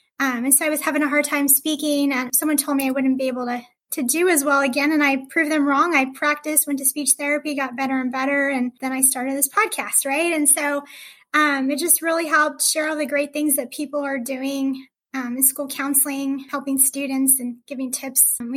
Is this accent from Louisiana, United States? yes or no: no; El Paso, Texas, United States; moved away as an adult; So I originally am from El Paso, Texas, which is a border town near Ciudad Juarez. And I loved growing up in El Paso because it was a wonderful border town.